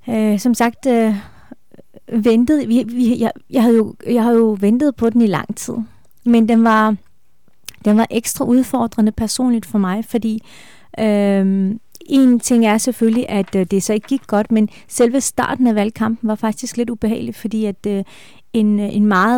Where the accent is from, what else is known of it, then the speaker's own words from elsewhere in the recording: Jutland, Denmark; jeg er vokset op i Jylland. Mine forældre kommer fra Esbjerg, og de bor stadigvæk i Esbjerg.